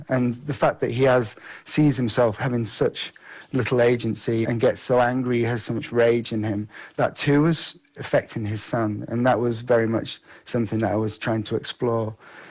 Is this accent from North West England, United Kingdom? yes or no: yes; North West England, United Kingdom; where I was brought up in Cumbria in the Lake District, which is in the northwest of England.